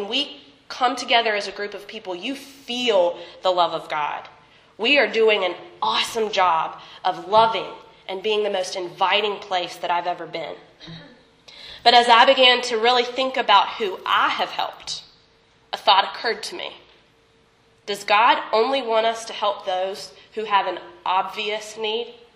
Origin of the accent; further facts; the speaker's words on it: South Carolina, United States; Growing up in South Carolina, I have to admit